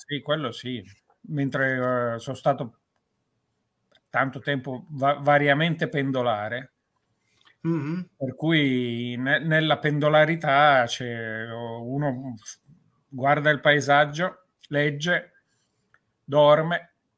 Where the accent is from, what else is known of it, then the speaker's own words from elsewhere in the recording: Basilicata, Italy; Io sono lucano, mi piace agire alla luce del sole